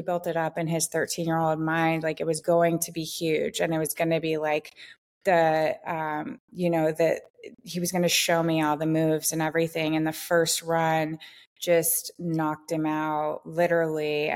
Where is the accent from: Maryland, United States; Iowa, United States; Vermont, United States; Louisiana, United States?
Vermont, United States; the Green Mountains are sort of in between where I grew up in the Vermont area.